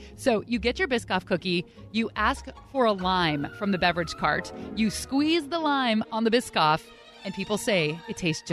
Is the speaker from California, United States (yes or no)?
yes; Pleasanton, California, United States; Pleasanton in the East Bay. It wasn't a religious place